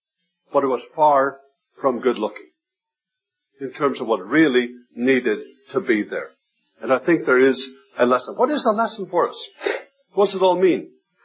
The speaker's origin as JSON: {"language": "English", "country": "Faroe Islands", "tie": "born or raised there", "first_language": "Faroese", "second_language": "English", "said": "In the Faroe Islands, back in my hometown, home country, my mother tongue is Faroese, it's not English."}